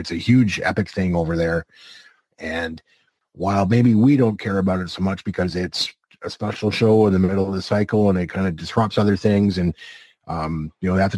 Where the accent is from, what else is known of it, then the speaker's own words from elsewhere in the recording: Canada; Thankfully, I'm a Canadian and I don't have to worry about that.